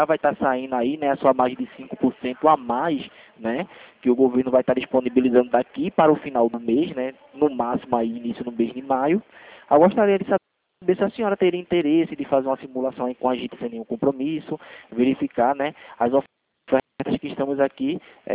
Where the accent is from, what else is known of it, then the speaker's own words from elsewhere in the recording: Recife, Pernambuco, Brazil; Eu sou daqui do Recife